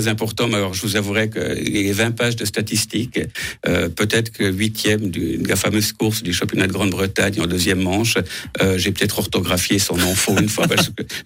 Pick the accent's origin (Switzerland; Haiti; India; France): Switzerland; Valangin, Neuchâtel; born there; moi je suis né à Valangin.